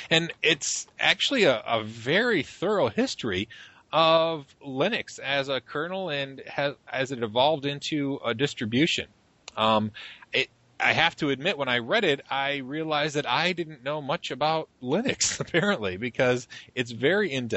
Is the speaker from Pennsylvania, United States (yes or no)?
no; Michigan, United States; We're going to head to PenguinCon here in my home state, in Michigan.